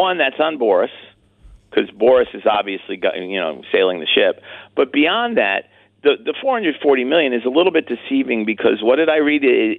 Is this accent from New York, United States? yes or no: no; Washington, District of Columbia, United States; I kind of like to see the Nats do well. They're my hometown team.